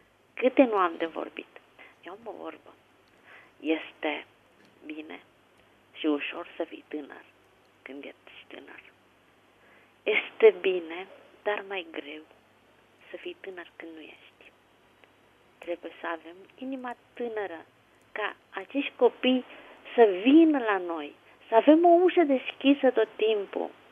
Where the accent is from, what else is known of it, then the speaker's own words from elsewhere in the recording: Constanța, Constanța County, Romania; Eu sunt din Constanța.